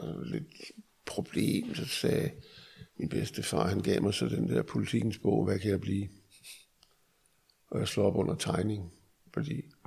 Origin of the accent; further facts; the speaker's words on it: Frederiksberg, Capital Region of Denmark, Denmark; born there; Og jeg blev født i 43 på Frederiksberg.